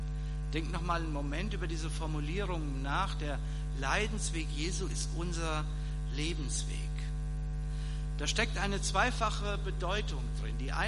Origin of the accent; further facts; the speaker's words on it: Kleingladenbach, Hesse, Germany; Ich bin in Kleingladenbach aufgewachsen, das liegt ungefähr 8 Kilometer davon entfernt.